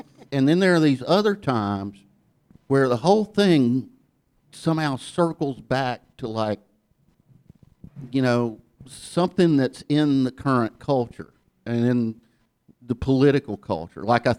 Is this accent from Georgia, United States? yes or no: yes; Ellijay, Georgia, United States; also born or lived in New York City, United States; I grew up in Ella J, Georgia. Nobody's going to clap for Ella J. I mean, I have fond memories of the place now, but it took me a long time to recall them.